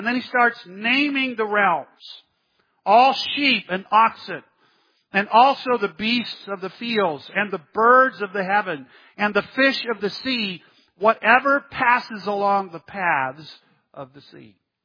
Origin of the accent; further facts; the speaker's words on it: Texas, United States; I grew up in South Texas, and the best hamburger in the world is made in Texas.